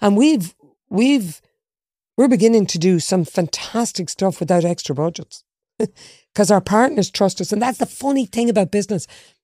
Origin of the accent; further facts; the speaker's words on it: Dublin, Leinster, Ireland; my mum was a farmer's daughter, even though I was raised in Black Rock in Dublin. We were a farming stock.